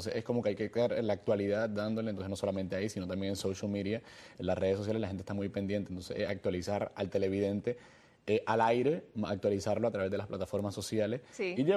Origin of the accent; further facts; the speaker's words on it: Puerto Rico; ellos vienen de Venezuela, los 3 actores, yo soy el único puertorriqueño.